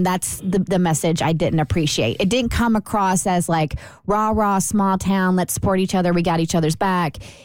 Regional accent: Kentucky, United States; And so having heard it growing up in Kentucky, I did not grow up in a small town, but I have frequented small towns.

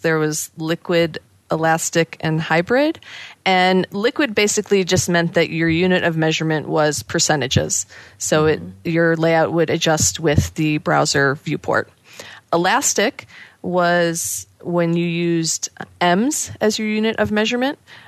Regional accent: United States; moved away as an adult; now in Amsterdam, Netherlands; I live in Amsterdam. I am not Dutch. I'm American, but I've lived here about 2 years just for a little European adventure.

